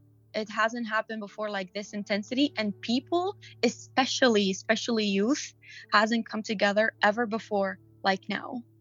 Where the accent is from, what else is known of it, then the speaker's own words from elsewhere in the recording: Iraq; I have never been so proud to say that I'm from Iraq than now.